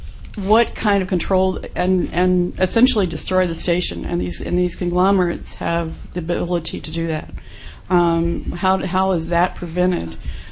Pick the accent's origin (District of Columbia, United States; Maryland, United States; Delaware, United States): District of Columbia, United States; Washington; from Washington D.C.